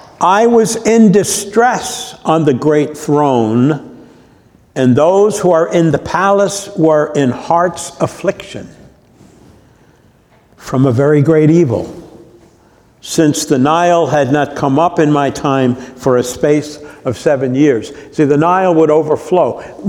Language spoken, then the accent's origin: English; New York, United States; I'm tempted to say he was a distant cousin because this was upstate New York and I grew up on Long Island.